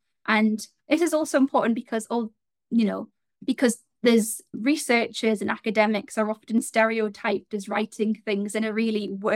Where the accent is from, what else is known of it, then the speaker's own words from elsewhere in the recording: Newcastle, North East England, United Kingdom; accent: Geordie; Now, I'm from Newcastle in the Northeast.